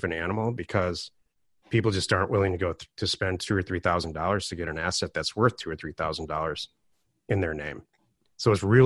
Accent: Michigan, United States; I'm from Michigan, and all of Michigan, I can't get to work with any product type

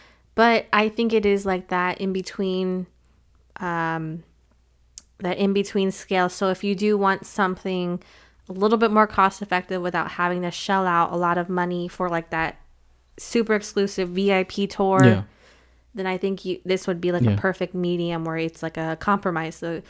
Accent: Texas, United States; We're Texas. Right. We're from Texas. Of course, we love barbecue.

